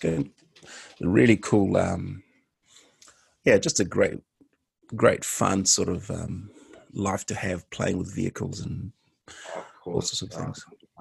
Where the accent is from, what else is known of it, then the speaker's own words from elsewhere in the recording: Fiji; Growing up in Fiji, I can appreciate we have a very large Indian community, and so Bollywood action films is part of my upbringing